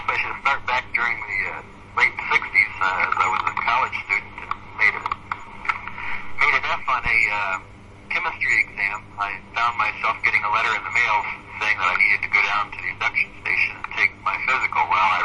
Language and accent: English; Florida, United States; I was raised in Florida, getting on those boats, going out deep sea fishing, you know.